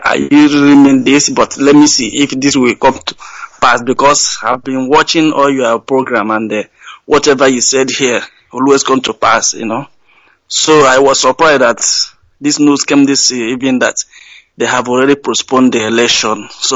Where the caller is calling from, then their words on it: France; I'm calling from France, but I live in France. I'm calling from France.